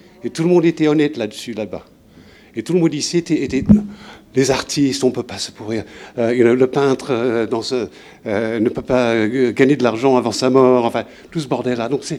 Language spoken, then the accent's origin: French; England, United Kingdom; French is a second language; Moi, je suis d'Angleterre, et en Angleterre, à l'époque punk, quelque part, tout le monde se détestait.